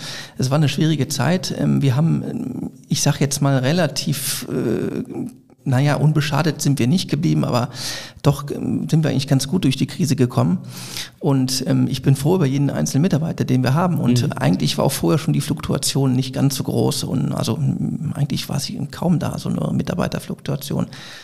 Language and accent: German; Bergisch Gladbach, North Rhine-Westphalia, Germany; born there; Ich bin leider selbst kein Kölner, sondern ich bin in Bergisch-Gladbach geboren.